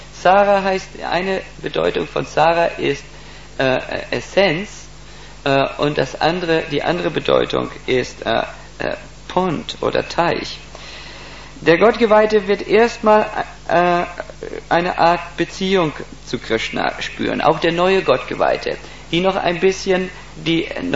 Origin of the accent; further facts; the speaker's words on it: Switzerland; Ich bin Schweizer, wir haben nicht Weltkriege gehabt bisher.